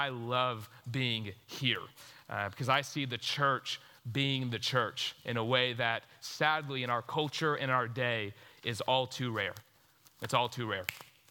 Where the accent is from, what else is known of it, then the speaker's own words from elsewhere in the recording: Houston, Texas, United States; I grew up in Houston, went to a little school in College Station called Texas A&M.